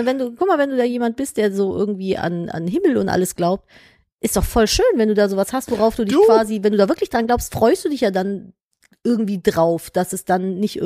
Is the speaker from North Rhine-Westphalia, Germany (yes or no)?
yes; Cologne, North Rhine-Westphalia, Germany; ich bin halt in Köln zur Schule gegangen. Köln ist ein Erzbistum, ne? Wie gesagt, katholischer Papa.